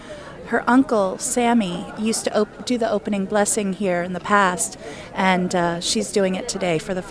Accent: Maine, United States; I'm from the Penobscot Nation, and I am a Penobscot person.

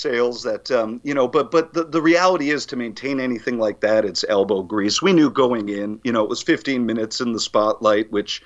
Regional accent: Vermont, United States; You know, we grew up here in Vermont

